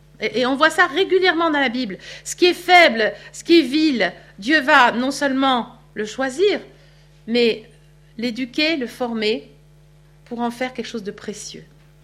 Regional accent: France; Crois, c'est déjà pas facile, mais alors obéir, n'en parlons pas, on est français en plus, hein?

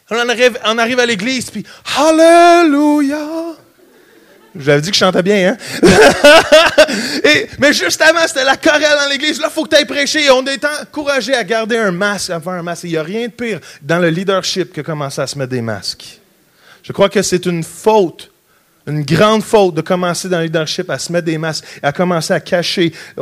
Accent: Quebec, Canada; moi j'ai été élevé au Québec à garder le mythe du pasteur

